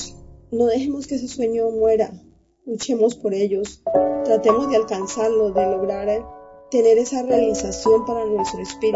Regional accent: Colombia; Como les comentaba, soy colombiana.

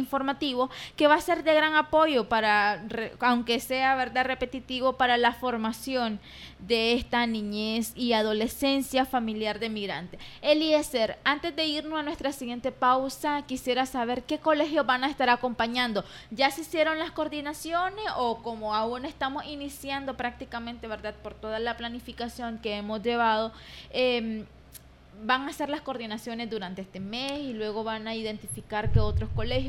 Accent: Nicaragua; la dinámica migratoria que estamos viviendo como personas nicaragüenses

